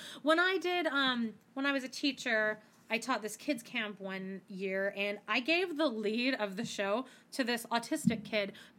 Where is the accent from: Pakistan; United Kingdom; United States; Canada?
Canada; if I actually had a vote, I don't because I'm Canadian